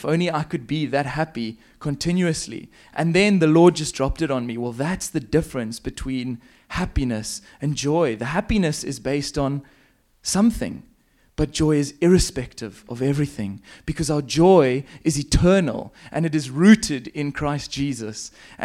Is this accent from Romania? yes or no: no; Zambia; accent: South African; also born or lived in South Africa; I'm originally from Zambia. My parents moved up there quite a long time ago as missionaries to preach the word of the Lord and to plant churches. And so I've been raised in Zambia